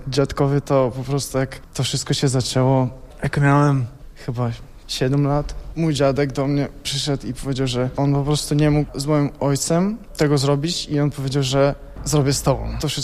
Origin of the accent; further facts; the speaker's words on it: Hlybokaye, Vitebsk Region, Belarus; now in Toruń, Poland; Tak, w Toruniu, ale pracuję w Bydgoszczy. Pochodzę z Białorusi, z Wileńszczyzny. Po prostu z głębokiego.